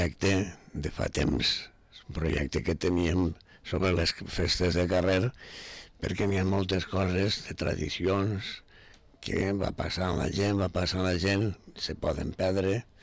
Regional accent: Vila-real, Valencian Community, Spain; m'interessen les coses del meu poble, de Vila-real

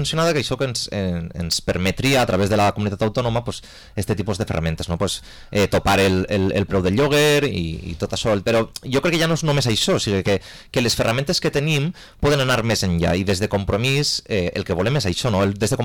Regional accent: Benicàssim, Valencian Community, Spain; a mi m'han parit a Benicàssim, m'he criat a Benicàssim i vull viure a Benicàssim, perquè vull però no puc, perquè no puc.

